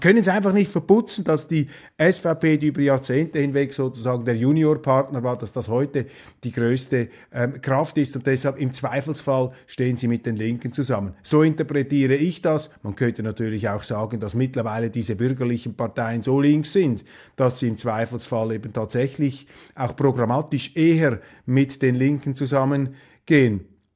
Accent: Switzerland; was uns als Schweizer natürlich besonders freut

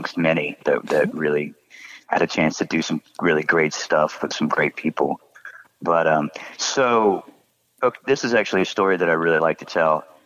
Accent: Texas, United States; I'm born and raised in Texas myself.

